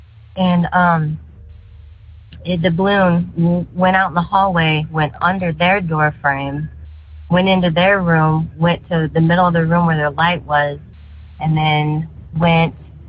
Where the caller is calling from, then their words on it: St. Louis, Missouri, United States; I am from St. Louis, Missouri.